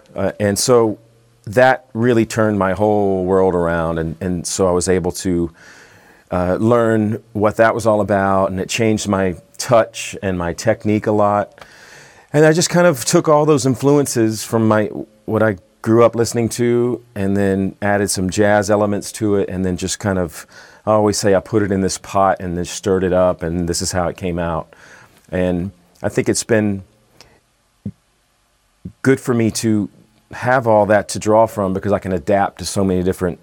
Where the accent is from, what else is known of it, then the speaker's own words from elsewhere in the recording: Mississippi, United States; I grew up in Mississippi, which is in the southern U.S., and it has a very, very rich culture musically.